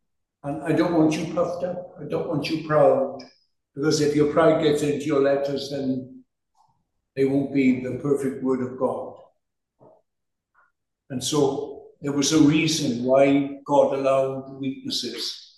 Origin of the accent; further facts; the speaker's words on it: Wales, United Kingdom; I'm a Welshman. Next Sunday I'll be preaching in Welsh in a church near Oxford Circus.